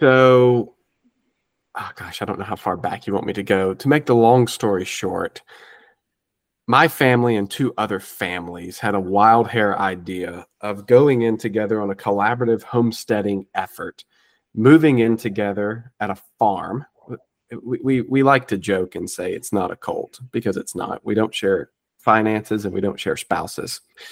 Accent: Tennessee, United States; because I'm from East Tennessee, and I had no idea where Philadelphia, Tennessee was.

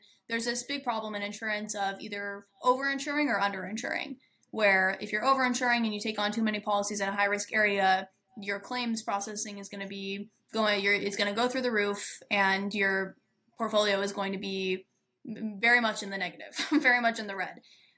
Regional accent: Las Vegas, Nevada, United States; Well, I grew up in Las Vegas, lots of family in California, and we've always kind of just been aware of wildfires.

